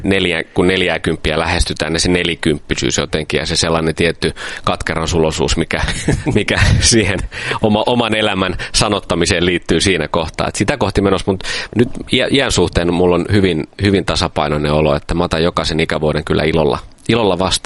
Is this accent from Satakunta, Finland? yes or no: yes; Pori, Satakunta, Finland; Mä oon Porista kotosi, joo.